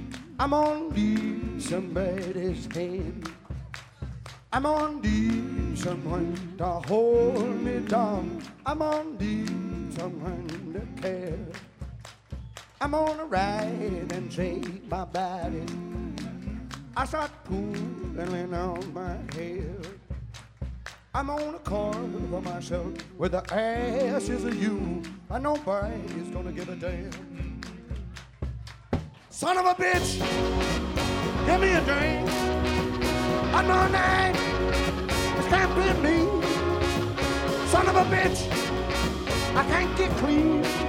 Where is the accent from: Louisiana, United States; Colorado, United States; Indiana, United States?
Colorado, United States; Denver; We're from Denver, Colorado, and I spent plenty of time up here